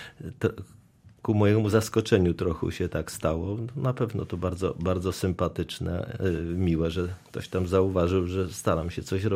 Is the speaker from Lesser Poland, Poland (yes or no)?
no; Rzeszów, Subcarpathian Voivodeship, Poland; also born or lived in Wrocław; Nie, no ja jestem, jak mówię, rzeszowianinem, bo tutaj się wychowałem. Urodziłem się we Wrocławiu, ale to był taki epizod powojenny, powiedzmy, gdzie los rzucił rodziców, ponieważ my, cała nasza rodzina od pokoleń pochodzi z okolic Strzyżowa. W związku z tym rodzice potem się przenieśli do Rzeszowa